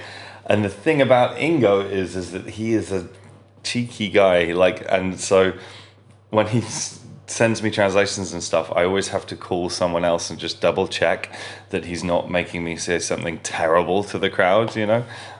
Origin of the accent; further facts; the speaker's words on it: England, United Kingdom; I mean, I am English, I get that.